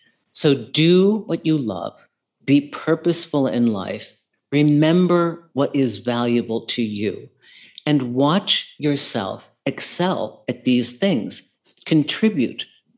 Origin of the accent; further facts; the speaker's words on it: Minnesota, United States; I remember when I was growing up in Minnesota, we had horses.